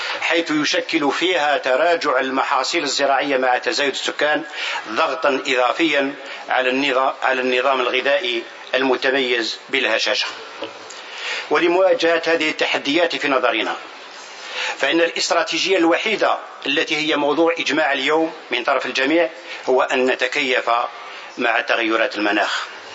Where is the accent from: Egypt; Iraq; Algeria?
Algeria; توليها بلدي الجزائر لمنظمتكم الموقرة